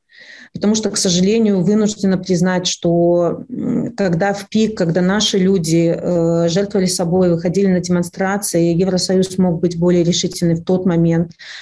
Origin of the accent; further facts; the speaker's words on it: Belarus; Я просто знаю, как белорусы поддерживают друг друга, и что нас на самом деле большинство